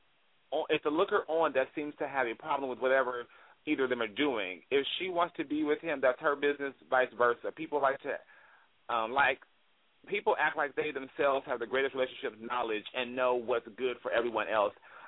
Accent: Los Angeles, California, United States; So I'm from Los Angeles, so I have, you know, a few ideas there, which I'm going to get into right now.

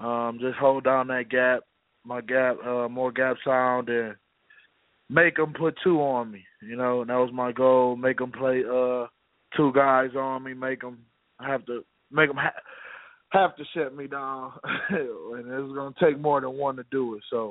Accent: Pontiac, Michigan, United States; I'm from Michigan, Pontiac, Michigan.

